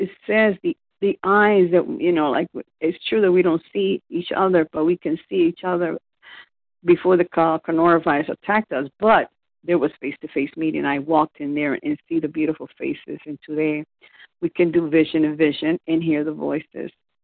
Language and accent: English; Florida, United States; I am from Florida.